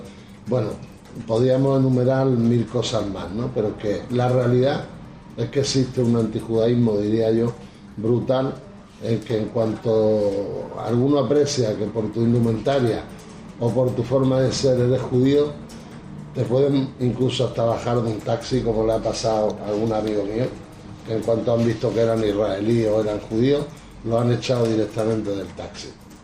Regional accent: Spain; somos españoles, y somos españoles de religión judía

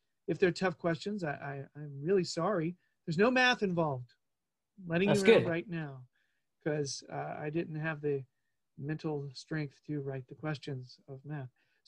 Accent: Winston-Salem, North Carolina, United States; accent: southern twang; It's just not a lot, unless I say where I'm from, and then you get my southern twang. Winston-Salem, North Carolina. It comes out when I say that.

